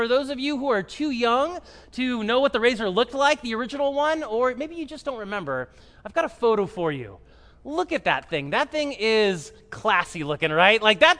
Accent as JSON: {"language": "English", "town": "Los Angeles", "region": "California", "country": "United States", "tie": "born or raised there", "said": "I grew up in Los Angeles. I'm a Dodgers fan."}